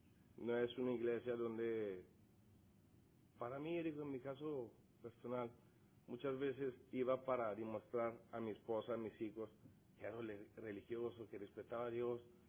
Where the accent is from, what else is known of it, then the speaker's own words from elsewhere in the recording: Italy; soy enfermo alcohólico. Tengo otra enfermedad, que soy italiano, sí, de verdad.